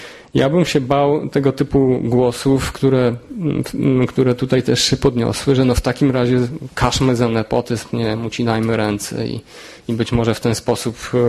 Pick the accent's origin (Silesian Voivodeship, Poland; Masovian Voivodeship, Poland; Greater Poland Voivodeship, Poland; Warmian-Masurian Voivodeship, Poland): Masovian Voivodeship, Poland; Warsaw; Wychowałem się w Ursusie, gdzie w tym czasie były trzy podstawówki.